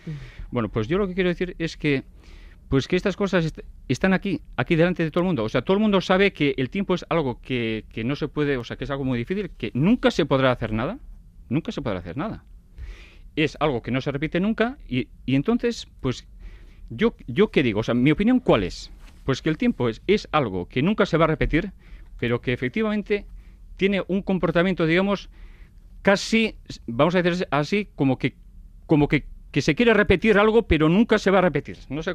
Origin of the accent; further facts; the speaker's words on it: Basque Country, Spain; Como vascos que somos, y aquí en el País Vasco tenemos una gran atención al tiempo desde toda la historia